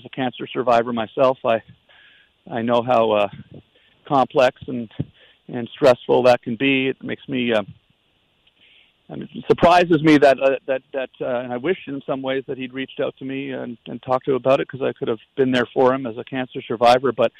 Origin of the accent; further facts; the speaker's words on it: Ottawa, Ontario, Canada; I don't know if it was because I was from Ottawa, and I grew up on Monson Crescent just down the road from Jasper, where he grew up